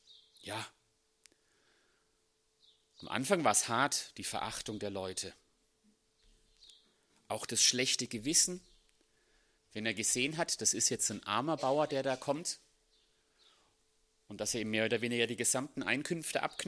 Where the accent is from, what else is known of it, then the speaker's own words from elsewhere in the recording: Söllingen, Baden-Württemberg, Germany; Ich komme aus Söllingen